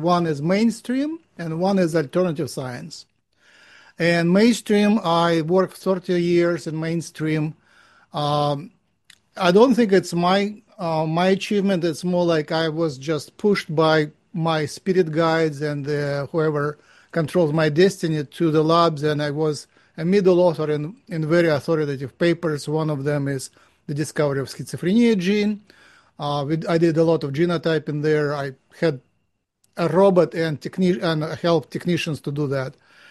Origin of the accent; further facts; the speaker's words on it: Moscow, Russia; so I'm a Jew from Moscow, graduated from Moscow State University, the chemical department, main university, did DNA synthesis there for thesis.